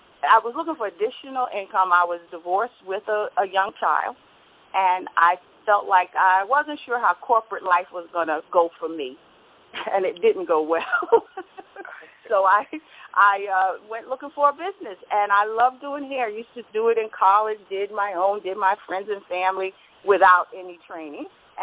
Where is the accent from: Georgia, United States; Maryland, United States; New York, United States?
New York, United States; Brooklyn; moved away as an adult; also born or lived in North Carolina; now in New Jersey, United States; Well, I'm actually from... born North Carolina, grew up in Brooklyn, and moved to New Jersey almost a little over 30 years ago.